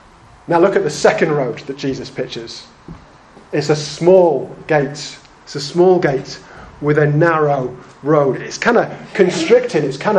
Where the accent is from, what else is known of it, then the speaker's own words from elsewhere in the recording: Leeds, Yorkshire and the Humber, United Kingdom; When I grew up in Leeds, not Edmonton, born and bred, man noticed. I grew up in Leeds.